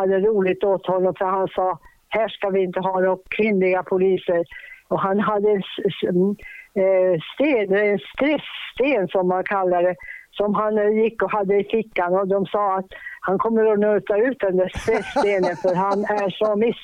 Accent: Boden, Norrbotten County, Sweden; also born or lived in Tornedalen; jag trivdes väldigt bra med den delen att komma till Stockholm trots att jag var från Boden och hade absolut inte rest mycket.

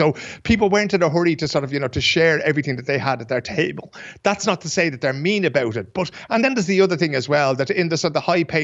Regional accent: Ireland; And as Irish people, it's one of those things that's most difficult to fit in around.

